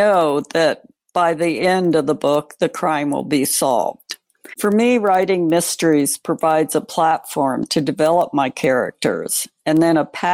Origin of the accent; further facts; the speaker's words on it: Washington, D.C. area, United States; Well, I grew up in the Washington, D.C. suburbs, and most people work for the government in my neighborhood.